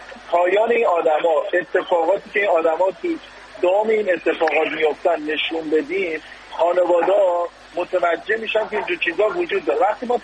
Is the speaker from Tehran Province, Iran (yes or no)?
yes; Tehran, Tehran Province, Iran; من خودم تو اکباتان نوجوانی بزرگ شدم، تو اکباتان همه این آن کاراکتر ها دیدم،